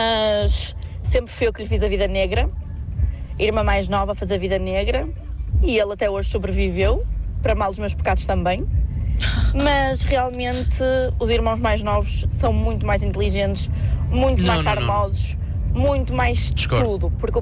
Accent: Viseu, Portugal; sou de Viseu.

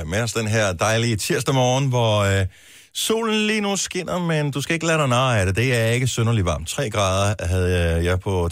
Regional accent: Region of Southern Denmark, Denmark; jeg er opvokset på Fyn jo.

